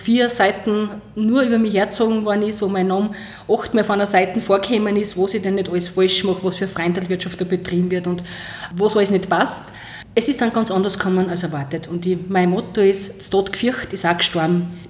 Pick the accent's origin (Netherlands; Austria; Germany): Austria; Styria; sagt man bei uns in Oststeiermark